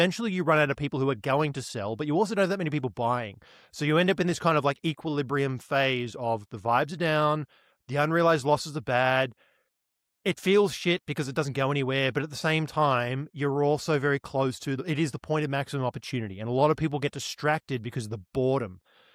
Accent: Australia; because as an Aussie, we recently had a bunch of tax changes

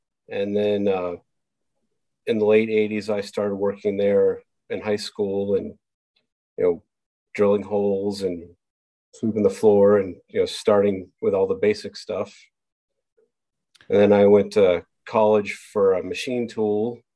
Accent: Maine, United States; Well, I never lived on Staten Island. I grew up in Maine, but I would visit Staten Island to visit my grandmother on occasion.

